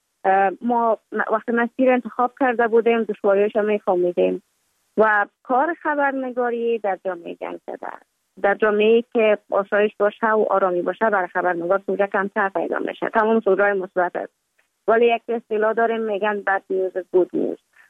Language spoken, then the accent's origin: Persian; Kabul, Afghanistan; also born or lived in Mazar-i-Sharif; بعد از تولد ما تا 5 سالگی ما در مزار بودیم، بعد ناقل کابل شدیم چون به اساس کاربار که پدر جانم داشت ما در کابل زندگی نکردیم و ما مکتب در اونجا خواندم. دوره طفولیت ما در کابل سپری کردیم